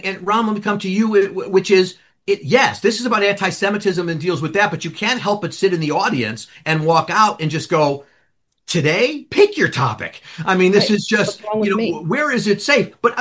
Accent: Skokie, Illinois, United States; but growing up in Skokie as I did, surrounded by Holocaust survivors in every direction of my home

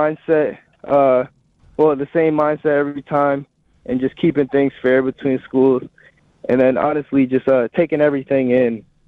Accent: East Coast, United States; Probably crab legs. Yeah, I'm from the East Coast, so.

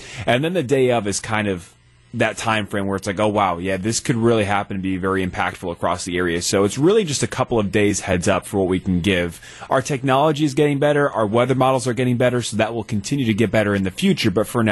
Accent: Wisconsin, United States; Yeah, you know, I grew up in Wisconsin, so, you know, I always, my entire childhood would watch a lot of those storms.

